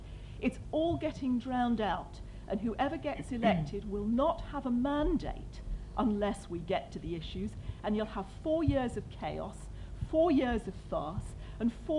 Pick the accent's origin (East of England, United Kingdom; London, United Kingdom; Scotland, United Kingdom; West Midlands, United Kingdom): London, United Kingdom; And I say that as a Londoner. I have pride in this city.